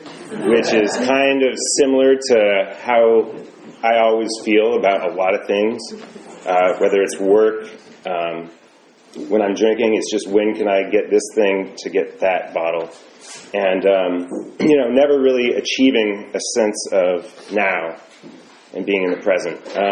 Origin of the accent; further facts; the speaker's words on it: Oakland, California, United States; I'm originally from Oakland, and this is where I used to go to the old Rockridge Fellowship on Broadway